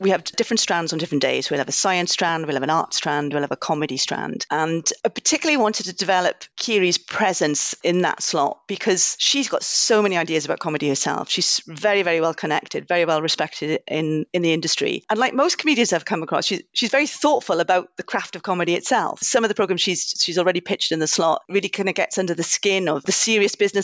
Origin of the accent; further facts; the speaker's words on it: Rhondda, Wales, United Kingdom; I come from the Rhondda Valleys. I'm a Valley girl